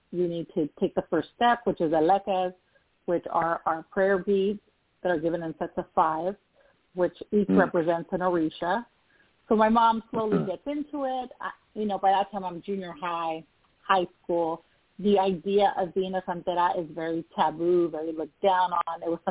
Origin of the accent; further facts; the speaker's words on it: California, United States; A little background about myself. I'm from Southern California.